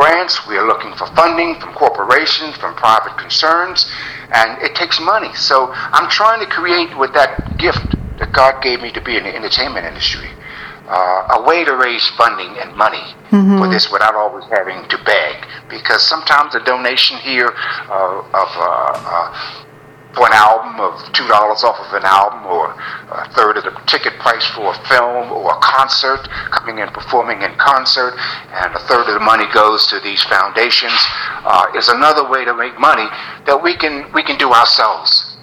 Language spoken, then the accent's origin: English; United States; because I come from the United States